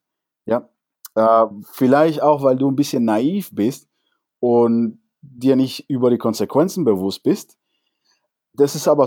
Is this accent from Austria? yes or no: no; Cuba; now in Germany; Ich habe mehr so eine generelle Erinnerung über meine Kindheit in Kuba.